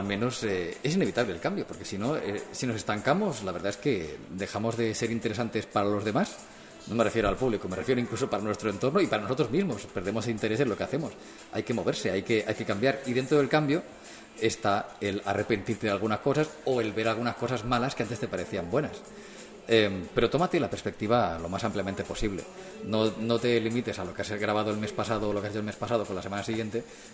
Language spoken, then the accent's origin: Spanish; Martorell, Catalonia, Spain; en Martorell, en la radio de Martorell, de mi pueblo.